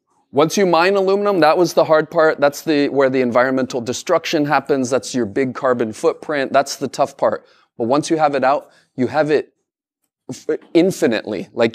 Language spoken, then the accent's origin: English; Colorado, United States; Well, so I grew up in Colorado originally